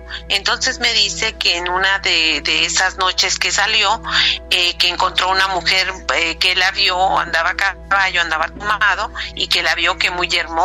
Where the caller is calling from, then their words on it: Canada; de Canadá.